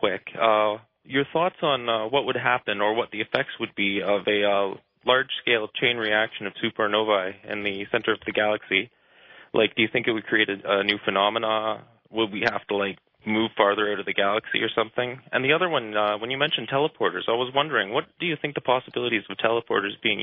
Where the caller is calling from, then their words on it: Calgary, Alberta, Canada; calling from Calgary, Alberta. How's it going?